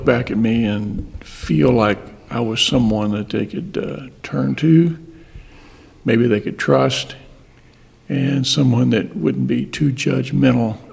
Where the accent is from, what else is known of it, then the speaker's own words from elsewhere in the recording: Evansville, Indiana, United States; born there; I was born here in Evansville. My parents moved all over the place when I was growing up. But I came back to live in Evansville and through most of my adult life.